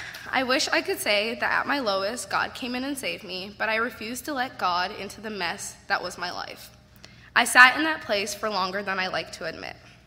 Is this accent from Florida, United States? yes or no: yes; Miami, Florida, United States; born there; So I was born in Miami, Florida